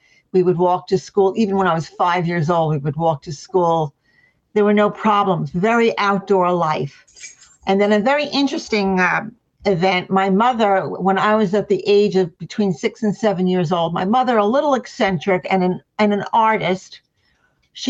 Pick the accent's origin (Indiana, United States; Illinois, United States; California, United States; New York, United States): New York, United States; Long Island; I'm from Long Island, New York.